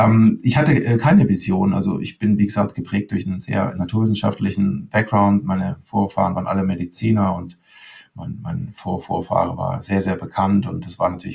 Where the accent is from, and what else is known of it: Leimen, Baden-Württemberg, Germany